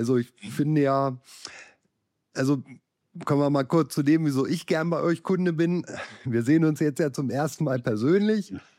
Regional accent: Göttingen, Lower Saxony, Germany; also ich komme ja hier aus Göttingen, das ist ja so ein bisschen südlich von Hildesheim

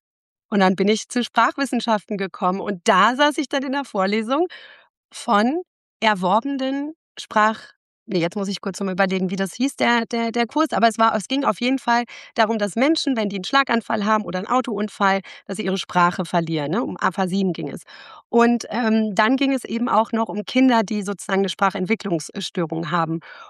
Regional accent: North Rhine-Westphalia, Germany; ich komme ja aus der Nähe von Bielefeld, aus Ostwestfalen, so einem ganz kleinen Ort.

